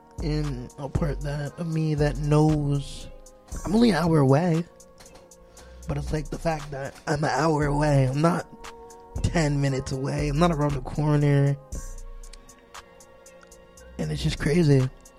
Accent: Hudson, New York, United States; Yeah, I'm a hood kid. Feel me? Like, I'm from Hudson, man.

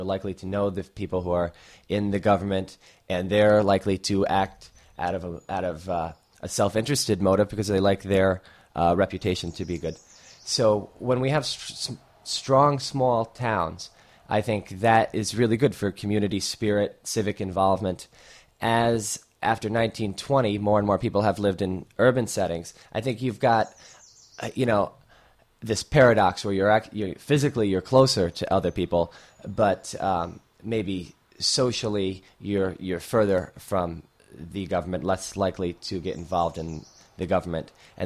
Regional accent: New Baltimore, New York, United States; I grew up in New Baltimore, New York. I've lived there for about 27 years, although I went to college and, you know, came back.

